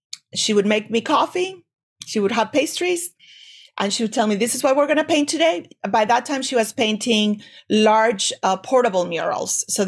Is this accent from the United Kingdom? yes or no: no; Mexico; also born or lived in Europe; because I had already kind of experienced art history when I lived in, you know, in Europe and also growing up in Mexico, also in terms of archaeology, anthropology.